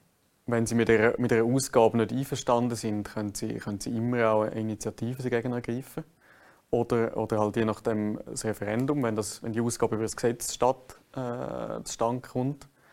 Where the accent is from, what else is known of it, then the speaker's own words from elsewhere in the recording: Switzerland; ich als Schweizer Bürger